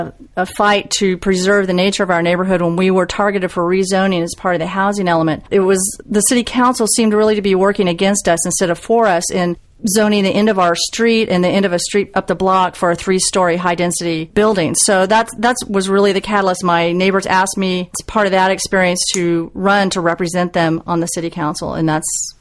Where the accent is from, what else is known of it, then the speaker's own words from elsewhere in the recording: Midwest, United States; I came from the Midwest.